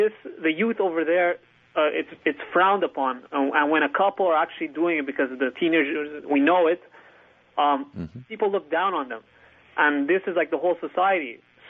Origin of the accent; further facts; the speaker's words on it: Egypt; I come originally from Egypt. It's, it's a Muslim country where sex before marriage is frowned upon.